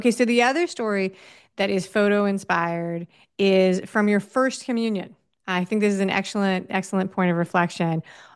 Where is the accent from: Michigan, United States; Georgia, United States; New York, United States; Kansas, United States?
New York, United States; New York City; moved away as an adult; I grew up in New York City, and when I moved out of the city, I went to college in the Midwest.